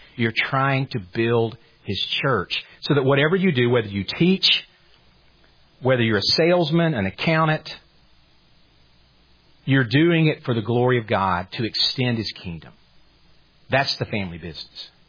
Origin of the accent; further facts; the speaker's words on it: Duluth, Georgia, United States; I grew up here. My wife and I grew up in Duluth.